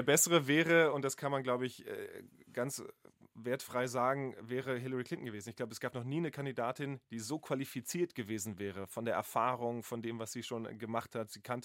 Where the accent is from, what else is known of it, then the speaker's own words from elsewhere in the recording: Wiesbaden, Hesse, Germany; ich habe in Wiesbaden bin ich aufgewachsen im Schatten eines amerikanischen Soldatenhousings und habe da schon ganz früh Berührungspunkte gehabt. Das war 2 Straßen weiter von meinem Elternhaus